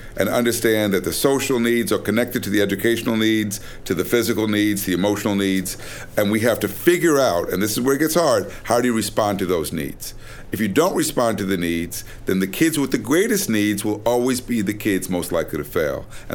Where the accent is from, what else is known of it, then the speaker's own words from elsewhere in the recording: Brooklyn, New York, United States; Very intimidating because I come from Brooklyn. I come from Brownsville, and neither of my parents graduated from high school.